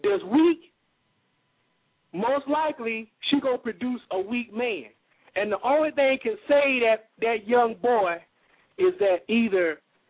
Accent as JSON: {"language": "English", "town": "Nashville", "region": "Tennessee", "country": "United States", "tie": "born or raised there", "said": "I'm from Nashville. I grew up near Tennessee State, one of the homes of Black Panthers, Fish University."}